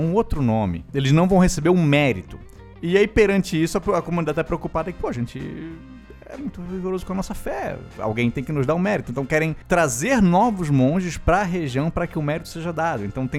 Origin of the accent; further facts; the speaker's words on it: Santa Catarina, Brazil; Quando eu me apresento como eu sou de Santa Catarina, eu tenho medo que as pessoas pensem que eu sou maluco.